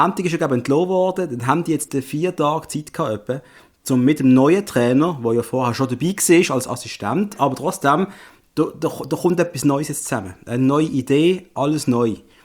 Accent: Basel, Basel-Stadt, Switzerland; Dass es für uns als Basler

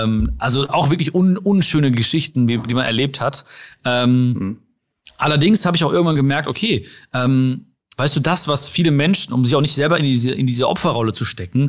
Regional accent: Germany; Ich freue mich auf den Regen, wenn ich dann am Düsseldorfer Flughafen stehe und die ersten Regentropfen kommen. Dann sage ich manchmal so, oh, geil, wieder zu Hause

